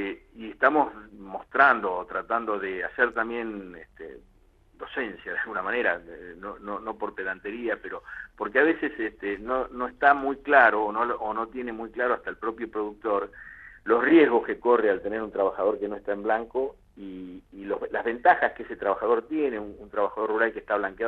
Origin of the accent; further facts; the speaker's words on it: Argentina; como argentinos